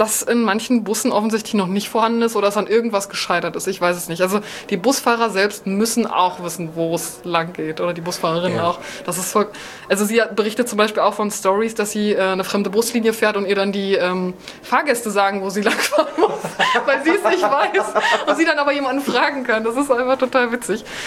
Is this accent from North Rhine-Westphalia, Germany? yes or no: no; Berlin, Germany; Ich glaube, wenn ich an Berlin als meine Heimatstadt denke, habe ich auch mal so eine gewisse Hassliebe dafür übrig.